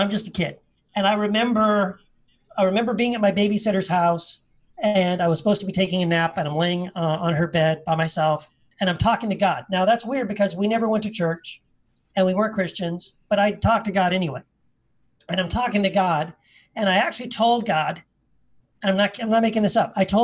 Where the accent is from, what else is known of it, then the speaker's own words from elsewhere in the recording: Tennessee, United States; born there; I was born in Tennessee, a small town of Tennessee.